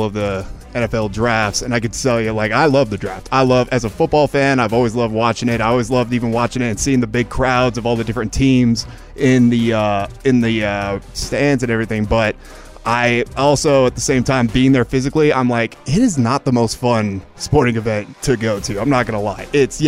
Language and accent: English; Utah, United States; born there; also born or lived in California / Nevada; Kind of Utah. Born in Utah, but moved a lot, me and my family, between Utah, California, Vegas, obviously.